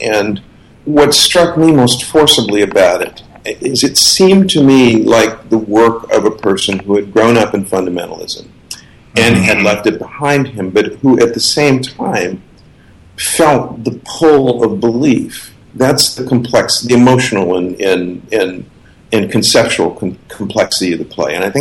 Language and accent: English; Missouri, United States; I grew up in Southeast Missouri.